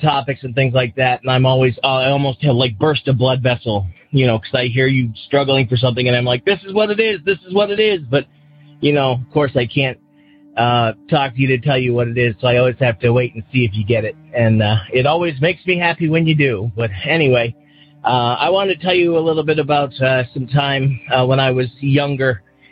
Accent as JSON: {"language": "English", "region": "Massachusetts", "country": "United States", "said": "I'm from Massachusetts."}